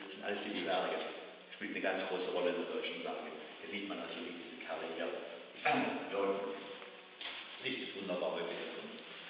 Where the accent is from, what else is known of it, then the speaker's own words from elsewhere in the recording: Lower Silesian Voivodeship, Poland; in meiner Heimat, im Schlesischen, im Riesengebirge